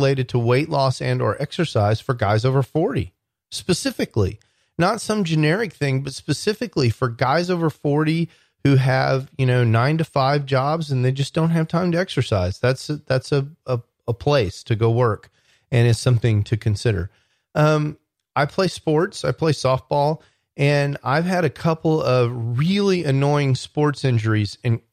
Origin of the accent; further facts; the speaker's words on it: Texas, United States; I live in Texas. A lot of gun talk here. It's because I'm from Texas.